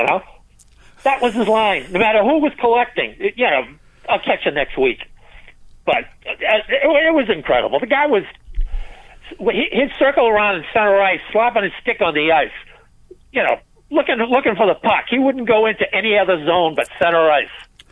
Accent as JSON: {"language": "English", "town": "Boston", "region": "Massachusetts", "country": "United States", "tie": "born or raised there", "said": "I grew up in Ward 19 as a kid."}